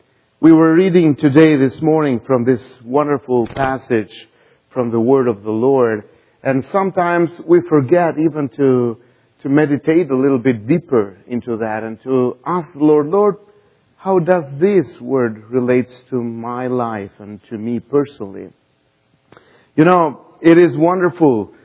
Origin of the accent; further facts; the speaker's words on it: Albania; English is a second language; So we are from Albania, and probably many of you have heard about Albania. It's between Greece and Italy